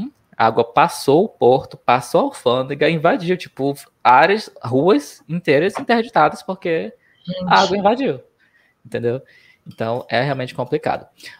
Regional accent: Manaus, Amazonas, Brazil; moved away; Eu saí de Manaus em 2016.

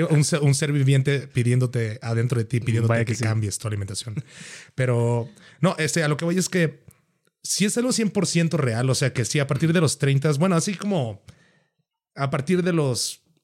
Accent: Tuxtla, Chiapas, Mexico; now in Mexico City, Mexico; yo no soy de Feño. Yo soy de Tuxtla, güey, Chiapas, güey, viví la mitad de mi vida. Llevo ya casi la mitad de mi vida aquí en la Ciudad de México.

